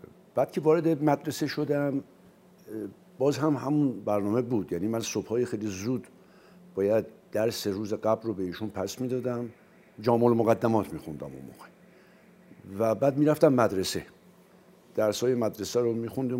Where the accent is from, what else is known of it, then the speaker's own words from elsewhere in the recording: Tehran, Tehran Province, Iran; حدود یک سال بعد من همونجا متولد شدم. ظاهراً تا 2 سال و اندی همونجا بودم و بعد آمدیم به تهران. یعنی من در واقع بیشتر ایام کودکیم رو در تهران سپری کردم.